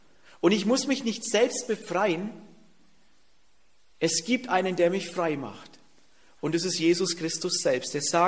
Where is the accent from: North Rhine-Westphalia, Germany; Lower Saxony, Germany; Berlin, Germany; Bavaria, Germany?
Bavaria, Germany; und bei uns in Franken, da muss man sich noch bei der Beicht anmelden.